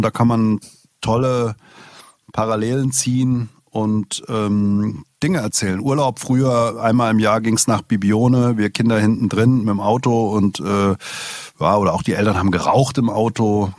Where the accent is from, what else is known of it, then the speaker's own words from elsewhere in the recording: Offenbach, Hesse, Germany; born there; Aber ich bin selber in Offenbach geboren. Ich darf das.